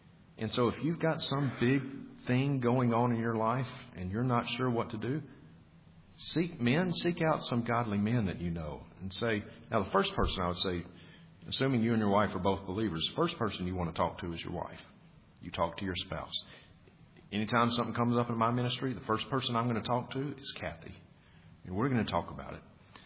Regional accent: Vicksburg, Mississippi, United States; now in Montana, United States; I grew up with Chad in Vicksburg, Mississippi.

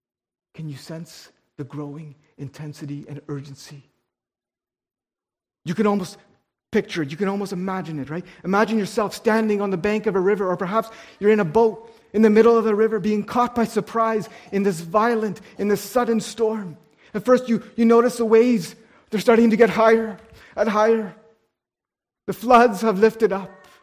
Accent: British Columbia, Canada; I grew up in the Fraser Valley on the West Coast.

